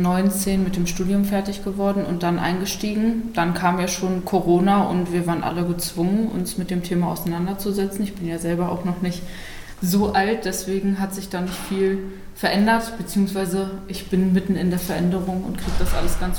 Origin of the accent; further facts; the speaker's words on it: Salzgitter, Lower Saxony, Germany; Ich komme aus Salzgitter und arbeite da auch bei der Stadt Salzgitter